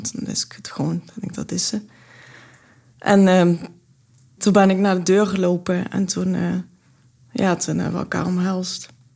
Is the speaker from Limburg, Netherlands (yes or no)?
yes; Brunssum, Limburg, Netherlands; also born or lived in India; Ik ben opgegroeid in Limburg, Zuid-Limburg, in Brunsum. En daar was ik zo'n beetje de enige die gekleurd was.